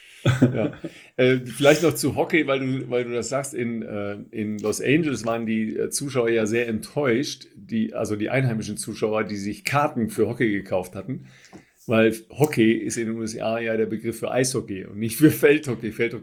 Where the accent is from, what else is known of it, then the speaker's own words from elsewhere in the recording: Dorsten, North Rhine-Westphalia, Germany; in Dorsten, in meiner Heimat gestanden